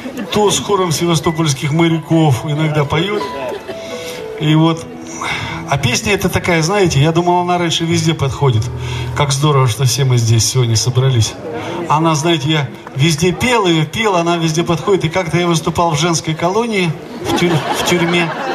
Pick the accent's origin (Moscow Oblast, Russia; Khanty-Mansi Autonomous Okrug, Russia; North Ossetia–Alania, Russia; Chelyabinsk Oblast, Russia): Chelyabinsk Oblast, Russia; Chelyabinsk; now in Moscow, Russia; Конечно, я сам-то не с Москвы, сам-то. Сам-то я из Челябинска, и, конечно, никогда не мог себе представить, что буду жить в Москве